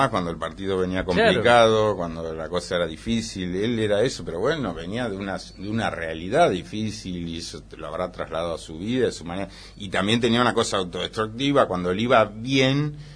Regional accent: Argentina; todo lo argentino nos representa como argentino

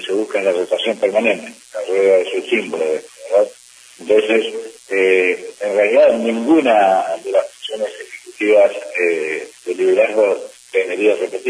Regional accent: Carhué, Buenos Aires Province, Argentina; now in Mar del Plata, Argentina; Yo soy oriundo de Carué. Actualmente estoy en Puerto Mar del Plata como socio.

